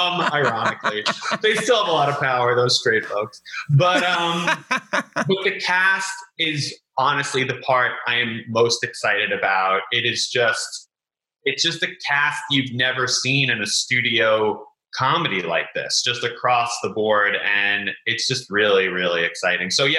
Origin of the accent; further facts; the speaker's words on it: New York City, New York, United States; now in Los Angeles, United States; Oh, secret about me is that I am in LA, but I don't drive a car because I grew up in New York City and I never got a driver's license.